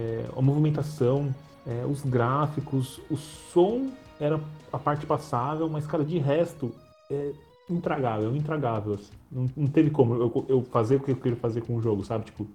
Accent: São Paulo, Brazil; eu sou de São Paulo, né, originalmente.

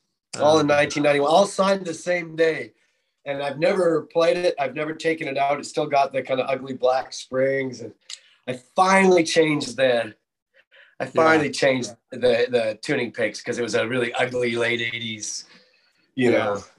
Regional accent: Canada; I'm a Canadian artist and, you know, I'm only recently starting to get back down below the border

